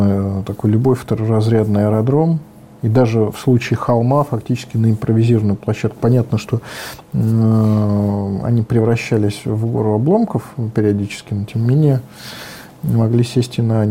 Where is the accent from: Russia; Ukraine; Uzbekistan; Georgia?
Uzbekistan; Tashkent; Вот в моем родном городе, да, Ташкент.